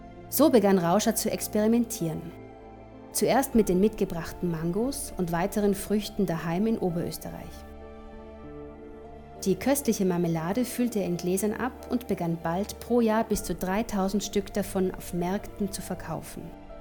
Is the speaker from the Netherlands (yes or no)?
no; South Sudan; In meiner Heimat Südsudan trifft das von 12 Millionen Einwohnern wohl auf genau 20 Menschen zu.